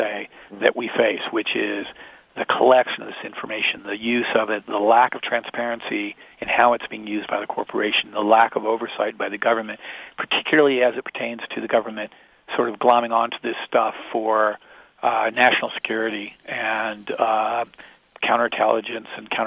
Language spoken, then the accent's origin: English; Indiana, United States; I'm from Indiana, and I grew up, you know, like everybody else, hearing about, you know, pollution in Gary, Indiana, and pollution in Pittsburgh